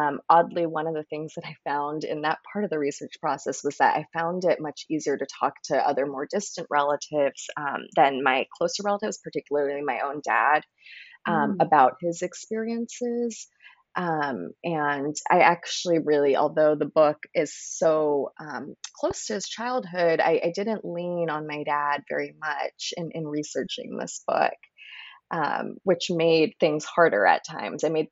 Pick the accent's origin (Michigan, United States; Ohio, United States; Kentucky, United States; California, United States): California, United States; San Jose; So I am a first generation Chinese American. I grew up in San Jose, California. My family is originally from Anhui Province in China.